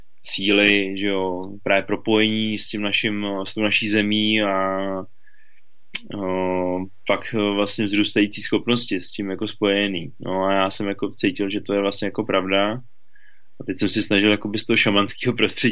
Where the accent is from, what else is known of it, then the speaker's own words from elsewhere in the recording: Moravia, Czechia; já jsem z Moravy, že jo, ze Slovácka, vlastně z Valašska